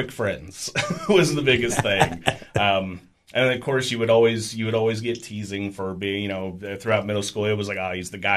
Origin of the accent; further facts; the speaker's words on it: Ocala, Florida, United States; So, first 10 years of my life, and I grew up in Ocala, Florida.